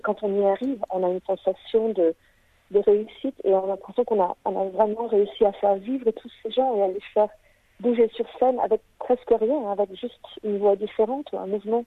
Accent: Réunion; now in Perth, Australia; Je suis française de La Réunion, mais j'habite à Perth en Australie avec ma famille.

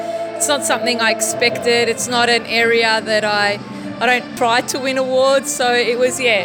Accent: Famagusta, Famagusta District, Cyprus; Φαμακούσα, από το Βαρόσι. Η μαμά μου είναι από ένα χωριό που το λένε Άσα.

